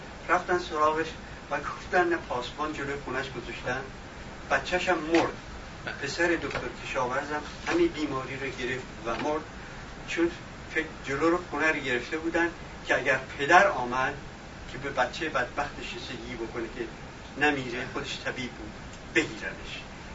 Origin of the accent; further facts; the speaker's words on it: Iran; وقتی که فهمید نه من ایرانیم